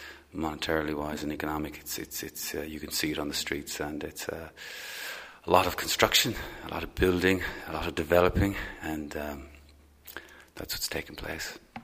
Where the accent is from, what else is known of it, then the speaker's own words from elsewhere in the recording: Munster, Ireland; No, I'm not from Limerick. I'm originally from Clare.